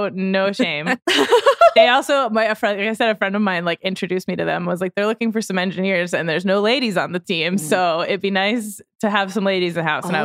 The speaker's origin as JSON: {"language": "English", "region": "New Hampshire", "country": "United States", "tie": "born or raised there", "lives_now": "Los Angeles, United States", "said": "And I grew up in New Hampshire, so that shit's brutal."}